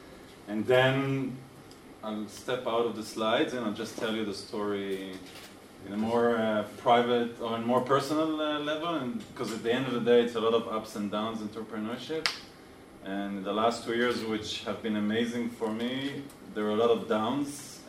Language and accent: English; Haifa, Haifa District, Israel; now in Tel Aviv, Israel; I grew up in Israel, in Haifa, if you know Haifa. And I'm married, I have two kids. I'm living today in Tel Aviv, and actually moving to San Francisco next month.